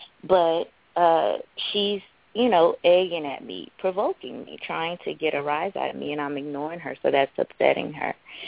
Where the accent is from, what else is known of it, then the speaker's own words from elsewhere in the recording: San Francisco, California, United States; now in Los Angeles, United States; we're originally from San Francisco and relocated to LA, my mom and I.